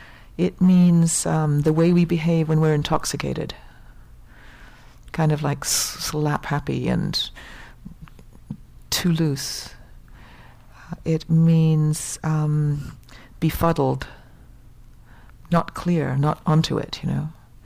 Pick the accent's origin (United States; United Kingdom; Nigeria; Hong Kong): United Kingdom; England; for us, and I'm English, you know